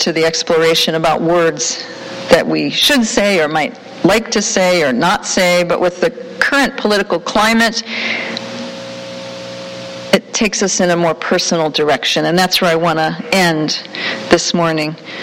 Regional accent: Midwest, United States; I'm a Midwesterner born of Hungarian, Croatian immigrants on one side and hardscrabble Tennessee farmers on the other

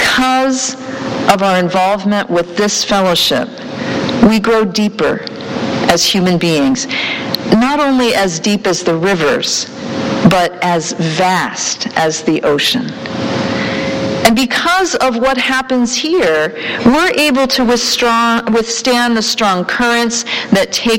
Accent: Cleveland, Ohio, United States; Langston Hughes grew up in my hometown, Cleveland, Ohio

